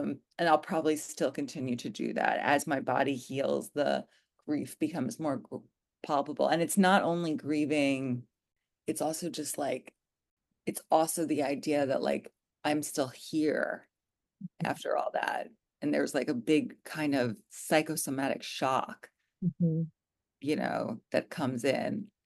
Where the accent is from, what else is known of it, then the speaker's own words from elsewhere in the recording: United States; but I'm an American. So I'm going to talk about American culture, and I've been to Europe.